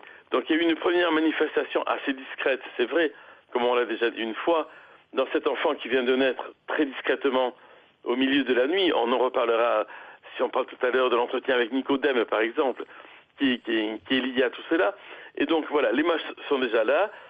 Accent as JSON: {"language": "French", "country": "France", "said": "Je suis français moi-même, et puis voilà, donc nous avons une paroisse à Tours."}